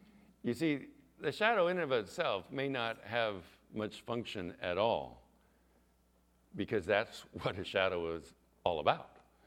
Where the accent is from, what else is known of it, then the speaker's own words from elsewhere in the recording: Chula Vista, California, United States; I remember as a child growing up in Chula Vista